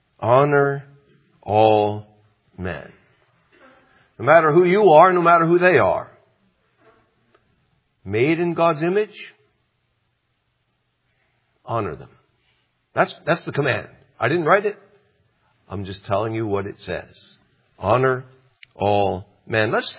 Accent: the South, United States; now in New Jersey, United States; Maybe I talk like I'm from the South. I hope they don't despise that. When I first came here to New Jersey, I got laughed at for talking that way. That's why I stopped talking that way.

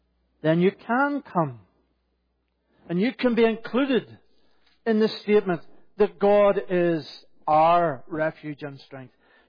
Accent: Northern Ireland, United Kingdom; I grew up in Northern Ireland, on the north coast of Northern Ireland, and the Atlantic coast.

